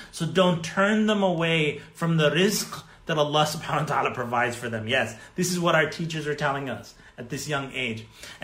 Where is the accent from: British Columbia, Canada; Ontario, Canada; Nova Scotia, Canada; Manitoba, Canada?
Manitoba, Canada; Winnipeg; when I was a little kid growing up in Winnipeg